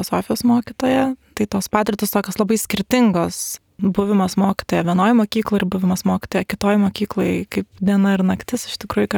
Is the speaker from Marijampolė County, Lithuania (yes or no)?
no; Vilnius, Vilnius County, Lithuania; now in Kaunas, Lithuania; Pirmi metai Kaune, šiaip esu iš Vilniaus, tai prieš tai dirbau Vilniuje